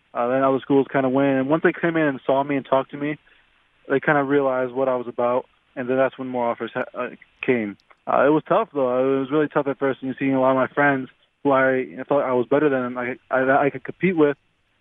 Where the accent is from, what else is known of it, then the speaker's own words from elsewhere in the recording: Chicago, Illinois, United States; I'm from Chicago. So I grew up a Notre Dame fan